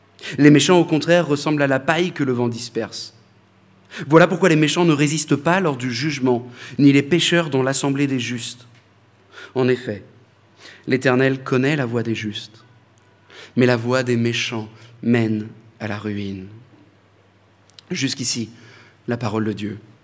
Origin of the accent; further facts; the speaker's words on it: France; en tant que Français, moi je suis content, je pense que ça s'entend à ma voix